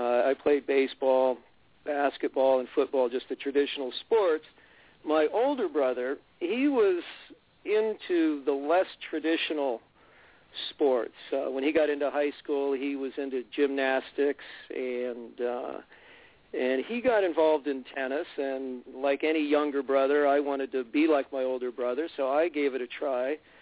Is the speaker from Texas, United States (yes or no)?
no; Walnut Creek, California, United States; Well, Bill, I grew up in the East Bay in Walnut Creek, and that was in the late 50s, early 60s when I got started.